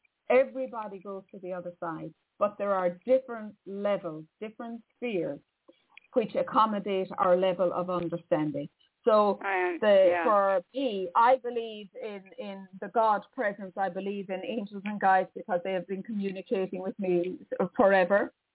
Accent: Ireland; I'm Irish.

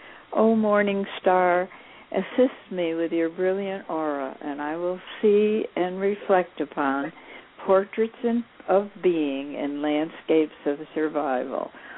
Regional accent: Alabama, United States; And I don't want anybody to know I'm from Alabama.

